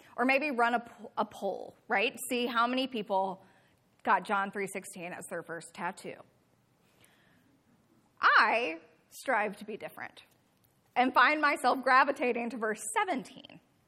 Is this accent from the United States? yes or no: yes; Alabama, United States; I am from Alabama. I am an Alabama football fan.